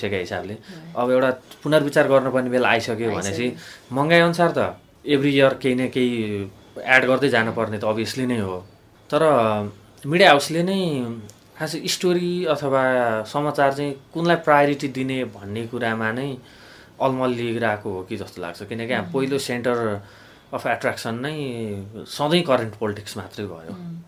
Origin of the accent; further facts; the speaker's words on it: Bagmati, Nepal; म जुन गाउँबाट यहाँसम्म आइपुगेको छु, भनेपछि त्यहाँनिर अझै पनि पत्रिकाको भ्यालु बढी छ। भनेपछि मेरो जस्तो गाउँ, म यहाँबाट 70 किलोमिटरमा मेरो गाउँ पुग्छु